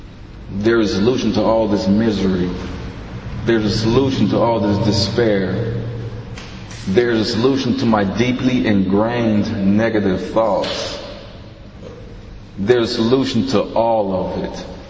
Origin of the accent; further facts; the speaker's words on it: Long Beach, California, United States; I am from the Long Beach area. I grew up in poverty. My mother was only 17 when she had me.